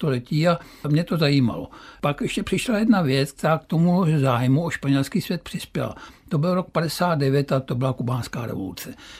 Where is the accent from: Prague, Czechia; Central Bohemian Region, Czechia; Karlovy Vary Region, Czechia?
Central Bohemian Region, Czechia; Skryje; born there; já jsem se narodil ve Skrých, což je notoricky známá lokalita pro geology